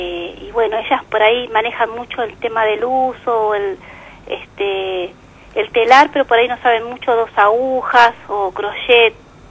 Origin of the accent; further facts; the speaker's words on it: Uruguay; yo soy uruguaya.